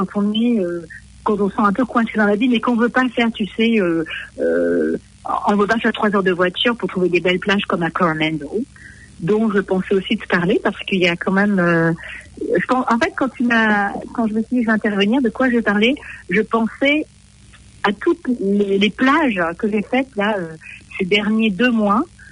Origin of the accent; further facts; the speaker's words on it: Provence-Alpes-Côte d'Azur, France; Je viens de la Côte d'Azur